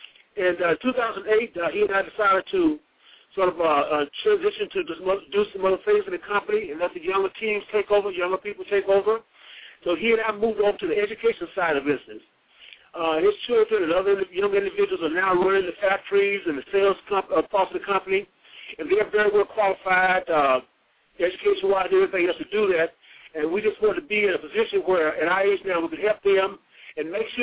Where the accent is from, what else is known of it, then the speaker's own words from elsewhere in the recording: Mississippi, United States; Well, I'm actually I'm from Mississippi. I went to Tougaloo College and I received a BS degree in economics from Tougaloo.